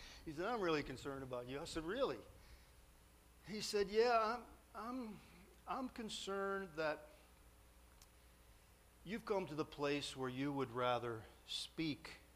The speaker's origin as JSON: {"language": "English", "town": "New Orleans", "region": "Louisiana", "country": "United States", "tie": "born or raised there", "said": "I grew up in New Orleans. I worked on Bourbon Street as a 14-year-old."}